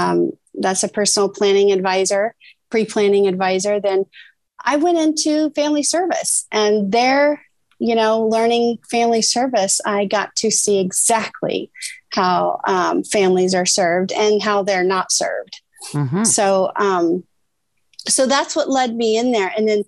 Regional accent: Indiana, United States; I grew up in Indiana, middle cornfield, central USA.

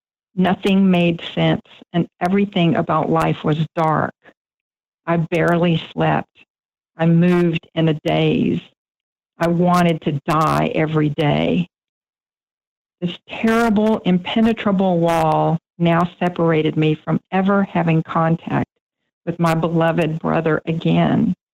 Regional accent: Bryan, Texas, United States; and of course we drove to my hometown, which is Bryan. We lived in Houston at the time.

